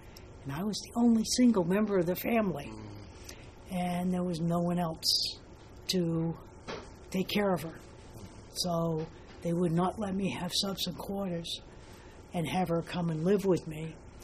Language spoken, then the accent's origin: English; Martha's Vineyard, Massachusetts, United States; also born or lived in New Bedford; now in Asheville, United States; I now live in Asheville, but I was born in on Martha's Vineyard, Massachusetts. Lived there for a good many years, and then my family moved to New Bedford, Mass. And we lived there until I was 16.